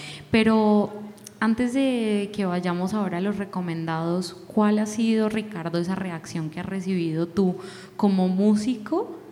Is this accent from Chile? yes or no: no; Colombia; personas de nuestra generación o de cualquier otra generación ahora que no conozca qué es el tiple, pues siendo colombianos.